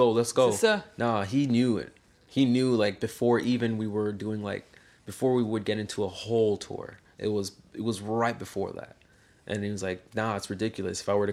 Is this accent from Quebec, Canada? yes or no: yes; Quebec, Canada; it's Quebecois here, bro, we drink, you know